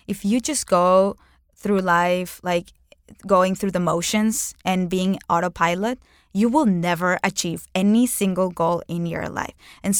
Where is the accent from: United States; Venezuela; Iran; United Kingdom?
Venezuela; I am proud to be Venezuelan, but it's not like I was going to fight for my country. I was born in Venezuela randomly because my grandparents were kicked out from Europe and they were in a ship that landed in Venezuela